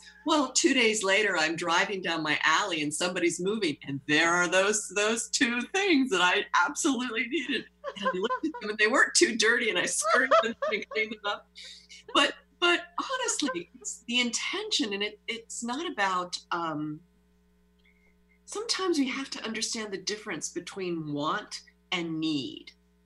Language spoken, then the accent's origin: English; Pennsylvania, United States; but I'm also in touch with my hometown in Pennsylvania.